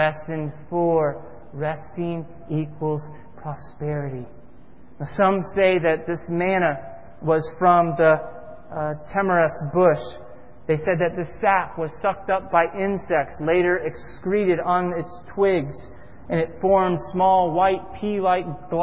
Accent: Florida, United States; I'm from Florida, having no idea what

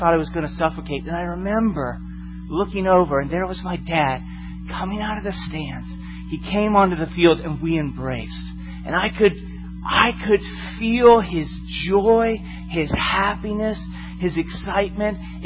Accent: Florida, United States; I grew up in Florida and I was anxious to get back to the haunted mansion when our family went on a vacation last year.

